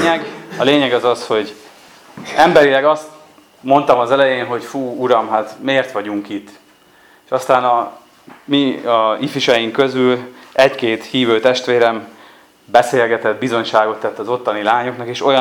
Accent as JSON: {"language": "Hungarian", "region": "Szabolcs-Szatmár-Bereg", "country": "Hungary", "said": "Én ezt úgy tudnám nektek elmondani, mint szabolcsi ember, aki nagyon szereti Szabolcsot"}